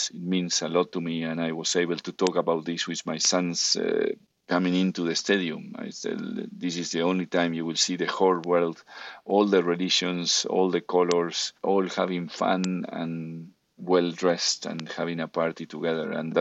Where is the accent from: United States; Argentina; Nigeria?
Argentina; You know, we come from Argentina